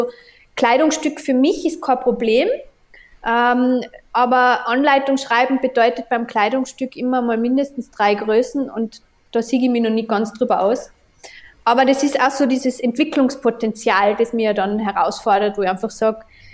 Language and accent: German; Innsbruck, Tyrol, Austria; ein neuer Coworking-Space, Kreativ-Hub in meiner Heimatstadt Innsbruck, den ich gerade aufbaue.